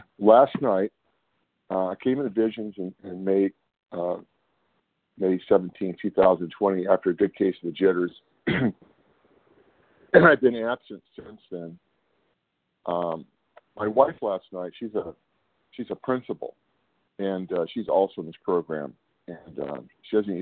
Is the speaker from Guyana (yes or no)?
no; California, United States; Hey, good morning. … I'm from Northern California.